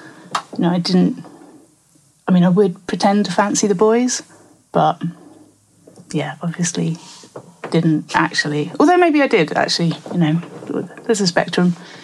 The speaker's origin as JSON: {"language": "English", "town": "Bushey", "region": "East of England", "country": "United Kingdom", "tie": "born or raised there", "said": "I grew up in a village called Bushy, which is near Watford, so just outside of London."}